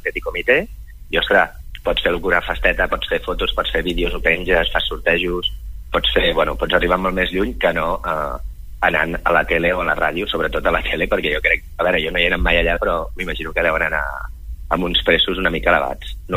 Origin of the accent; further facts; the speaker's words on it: Pals, Catalonia, Spain; now in Barcelona, Spain; Jo, com tu has dit, soc de Pals, però estic aquí treballant a Barcelona